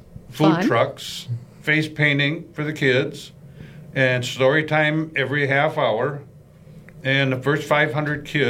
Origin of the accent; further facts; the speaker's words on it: Milwaukee, Wisconsin, United States; I come from the Milwaukee area